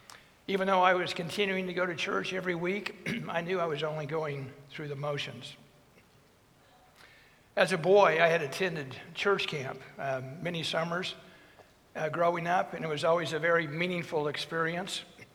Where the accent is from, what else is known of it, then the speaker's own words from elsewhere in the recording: Wichita, Kansas, United States; I was born and raised here in Wichita.